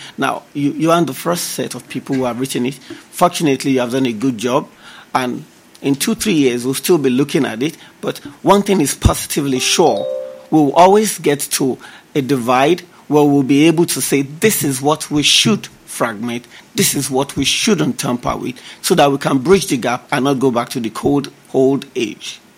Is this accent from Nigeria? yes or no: yes; Nigeria; I'm from Nigeria.